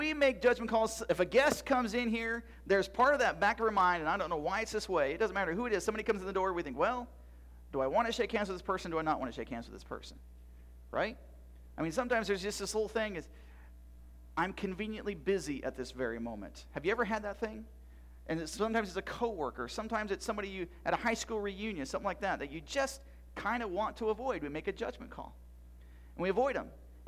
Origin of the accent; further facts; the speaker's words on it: Iowa, United States; I'm a redneck from Iowa, okay?